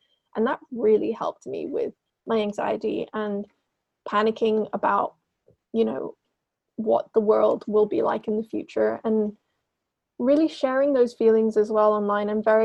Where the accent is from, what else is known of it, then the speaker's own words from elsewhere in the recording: Hong Kong; Especially, I don't know if you can relate to this, growing up in Hong Kong